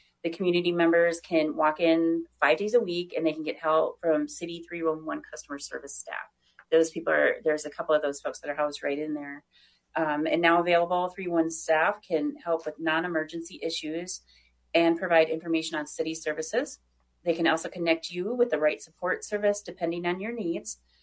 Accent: Minneapolis, Minnesota, United States; I grew up in South Minneapolis, so I remember biking down the streets and having those huge tree canopies.

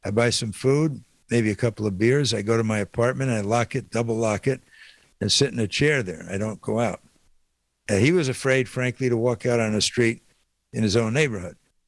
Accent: United States; And number two, I'm an American.

